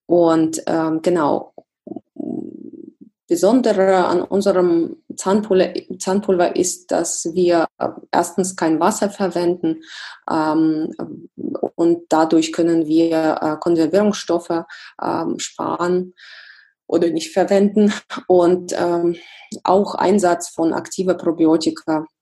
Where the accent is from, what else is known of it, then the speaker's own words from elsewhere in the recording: Russia; mein Heimatland ist Russland